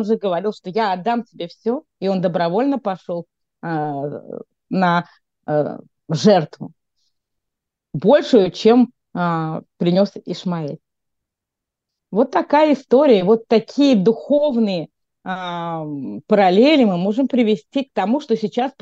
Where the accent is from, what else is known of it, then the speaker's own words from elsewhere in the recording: Russia; когда они знали, что мы из России